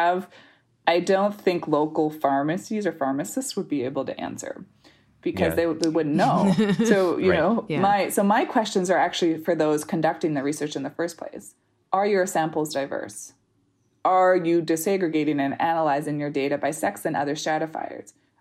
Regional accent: Canada; I'm actually Canadian.

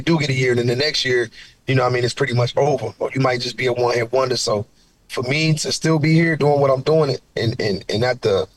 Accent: Columbus, Ohio, United States; So my hometown of Columbus, Ohio.

